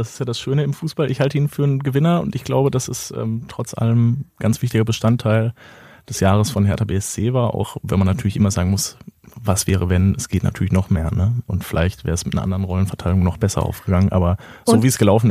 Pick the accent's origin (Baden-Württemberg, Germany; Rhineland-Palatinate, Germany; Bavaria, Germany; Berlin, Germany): Berlin, Germany; der gibt mir überhaupt nichts als Berliner Jungen.